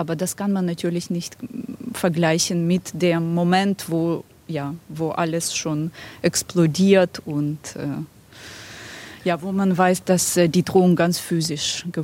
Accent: Ukraine; also ich bin Ukrainerin, ich lebe hier

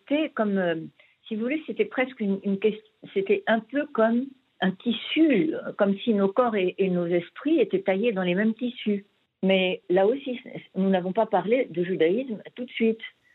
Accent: Algeria; born there; also born or lived in Germany; Quoique moi, je considère que je suis née en Algérie et en Allemagne.

